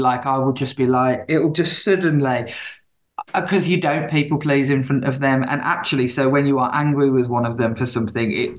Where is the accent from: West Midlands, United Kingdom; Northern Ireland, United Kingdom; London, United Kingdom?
West Midlands, United Kingdom; Birmingham; I'm coming from Birmingham as well, that idea that we sort of slightly take the piss out of ourselves